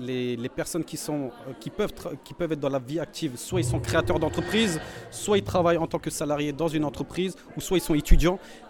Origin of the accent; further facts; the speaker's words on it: Saint-Omer, Hauts-de-France, France; born there; je suis totalement français. Je suis né à Saint-Omer. Mes enfants sont à Saint-Omer. Moi, la Turquie, c'est un mois dans l'année.